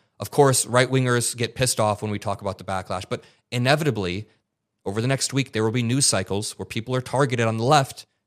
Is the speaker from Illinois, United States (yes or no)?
no; Indiana, United States; Well, I grew up in Indiana, but where the studio is located, this is where we work in Chicago.